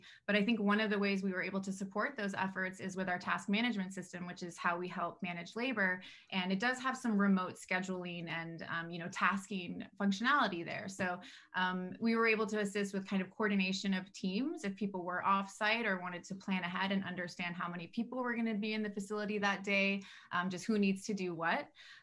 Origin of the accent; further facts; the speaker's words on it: San Diego, California, United States; But I grew up in San Diego, California in the late 80s, early 90s and got introduced to the plant pretty young.